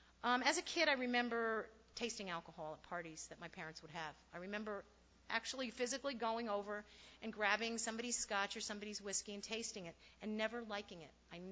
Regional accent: New Jersey, United States; I'm originally from New Jersey. I'm 45 years old. I come from an Irish Catholic background

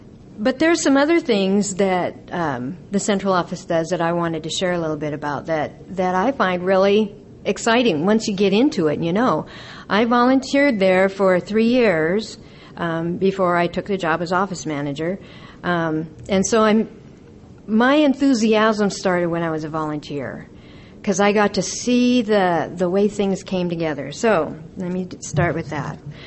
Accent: Spokane, Washington, United States; now in Valley Forge, United States; And I'm from Spokane. Well, I live in Valley Forge, Washington, a little bitty place outside Spokane, Washington, where the central office is located.

